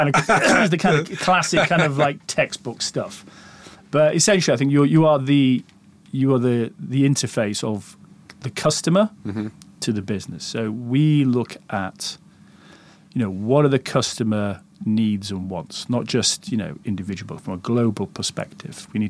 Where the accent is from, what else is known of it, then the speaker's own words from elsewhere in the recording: United Kingdom; And although we're British and we like to queue